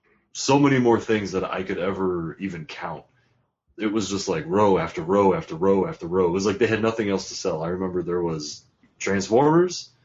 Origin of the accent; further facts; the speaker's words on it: Ohio, United States; What are you? I'm from Ohio.